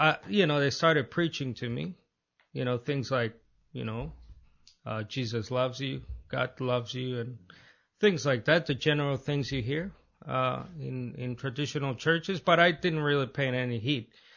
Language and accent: English; Managua, Nicaragua; English is a second language; I come from a Catholic sort of belt, Central America, Nicaragua. I was born in Managua.